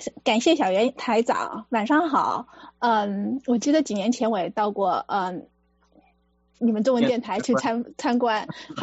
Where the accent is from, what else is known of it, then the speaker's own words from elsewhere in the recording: Hangzhou, Zhejiang, China; now in United States; 在杭州的话，我是杭州人